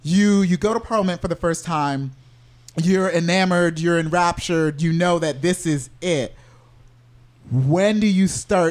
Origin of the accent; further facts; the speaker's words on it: Orlando, Florida, United States; you know, I grew up in Orlando.